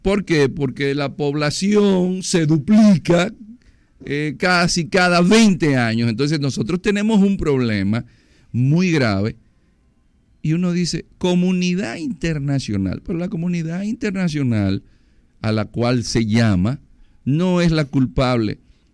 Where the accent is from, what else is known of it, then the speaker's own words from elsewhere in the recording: Dominican Republic; para que me ubicaran mis compañeros de clases en el Asia, de donde yo era, yo tenía que decir que estaba al lado de Haití.